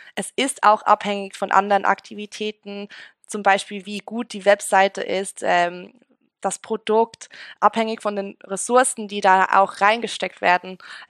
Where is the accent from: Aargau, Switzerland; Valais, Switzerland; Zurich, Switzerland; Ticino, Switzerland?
Zurich, Switzerland; accent: Swiss; now in Copenhagen, Denmark; Ja, ich kann auch meinen Schweizer Akzent bisschen, auspacken. Aber ich habe dennoch hart daran gearbeitet, den loszuwerden.